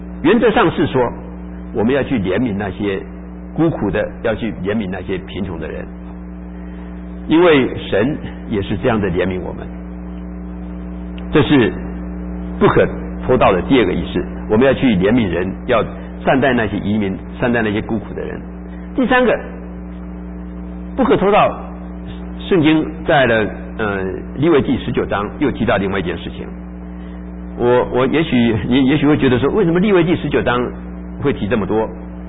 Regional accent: Taiwan; now in United States; 我记得我从台湾来的时候带了一只很漂亮的皮鞋啊

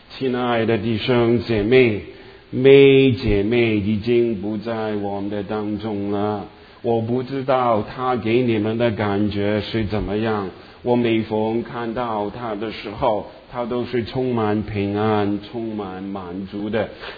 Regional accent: Hong Kong; 我曾经对你们说，我在香港，我从小是在香港长大的

